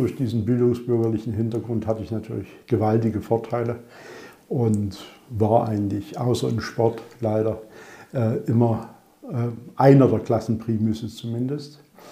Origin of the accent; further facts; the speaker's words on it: Radebeul, Saxony, Germany; also born or lived in Berlin / Dresden; bin aber nicht in Berlin, sondern in Dresden-Löbtau am Anfang und ab 65 dann in Radebeul bei Dresden in einer sehr schönen Gegend und Lage aufgewachsen. Mein Vater war Aachener